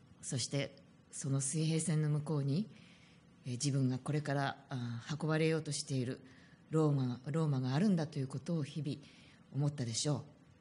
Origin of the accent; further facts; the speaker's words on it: Kanagawa, Japan; 私は神奈川県出身なんですけれども、まあ鎌倉に割と近いところの出身なんですけれども